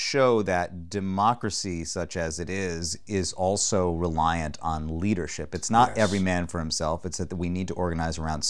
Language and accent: English; United States; as an American